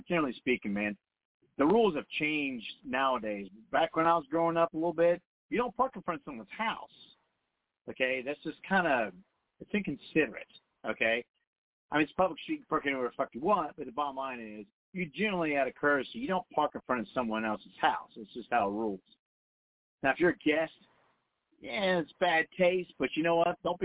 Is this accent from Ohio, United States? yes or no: yes; Dayton, Ohio, United States; especially in my case, where I grew up in East Dayton